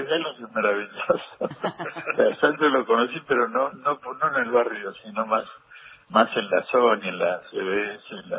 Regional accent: Italy; now in Banfield, Argentina; cuando vinimos de Italia nos fuimos a Banfield y en la calle Gallo, y la calle Gallo 95, después nos mudamos a Gallo 120

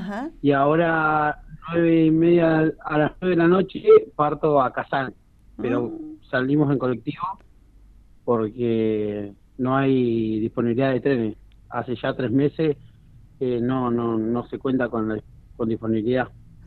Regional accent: Argentina; somos argentinos

